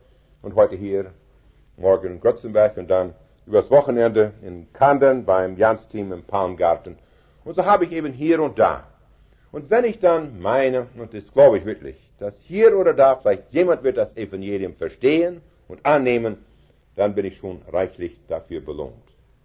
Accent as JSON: {"language": "German", "country": "Canada", "said": "Meine Großeltern von Russland nach Kanada. Und meine Eltern sind schon in Kanada geboren. So bin ich schon einigermaßen ein echter Kanadier"}